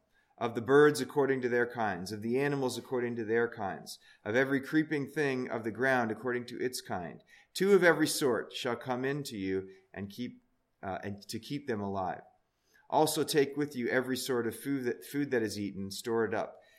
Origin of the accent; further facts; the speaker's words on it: Ontario, Canada; also born or lived in Virginia / Texas / California / Oregon; Well, no, I'm from Ontario, Canada.